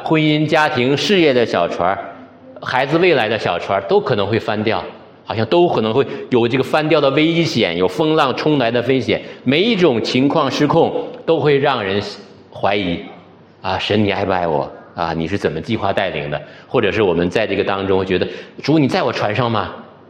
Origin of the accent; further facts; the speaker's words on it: Northeast China, China; 我们东北方的，我老家在东北啊，北方